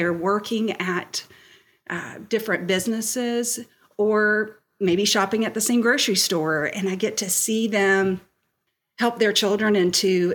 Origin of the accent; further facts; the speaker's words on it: North Carolina, United States; both my husband and I grew up in North Carolina and we learned North Carolina history. And so for our daughters, learning Virginia history has been a little bit different.